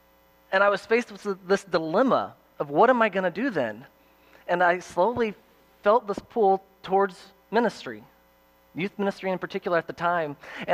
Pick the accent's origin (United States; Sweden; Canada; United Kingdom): United States; Alabama; My big moment, one of my big moments was actually, I grew up in Alabama.